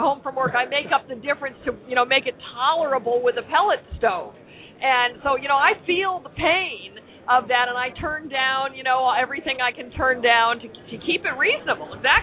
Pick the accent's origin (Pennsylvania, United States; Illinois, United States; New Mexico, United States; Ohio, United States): New Mexico, United States; Mitt Romney's energy plan was just released on Thursday in my home state of New Mexico.